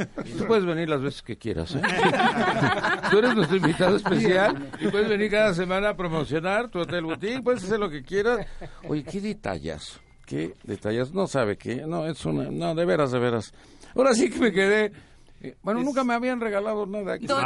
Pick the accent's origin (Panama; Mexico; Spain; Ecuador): Mexico; Tres Palos, Guerrero; soy de Tres Palos